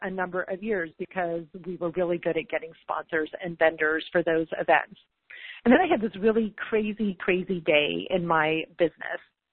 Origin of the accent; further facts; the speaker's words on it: San Antonio, Texas, United States; in San Antonio, Texas, my hometown, so extra fun. It's always fun to be a tourist in your own town.